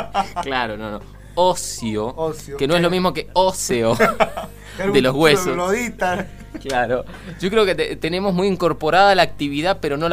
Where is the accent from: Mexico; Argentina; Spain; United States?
Argentina; para nosotros como argentinos